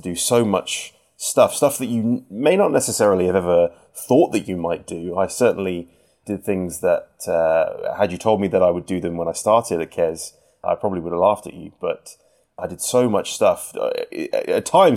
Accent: Sutton Coldfield, West Midlands, United Kingdom; I grew up just outside of Birmingham in a suburb called Sutton Coldfield. It was a pretty quiet and pretty uneventful suburb

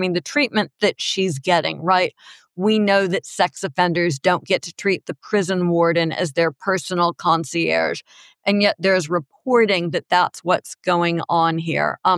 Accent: Monterey Park, California, United States; our next question comes from Tom in Monterey Park, California. And I wanted to take this question because this is actually my hometown. It's where I grew up.

